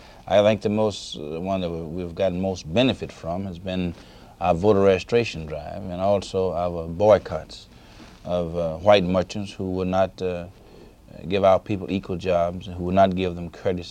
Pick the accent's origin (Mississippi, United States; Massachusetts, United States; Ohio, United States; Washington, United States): Mississippi, United States; I was born and reared in Mississippi, and I never like to come north